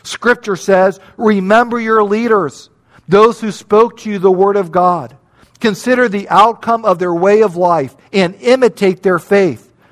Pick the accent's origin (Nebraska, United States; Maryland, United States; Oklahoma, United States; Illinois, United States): Illinois, United States; Chicago; I grew up in Chicago.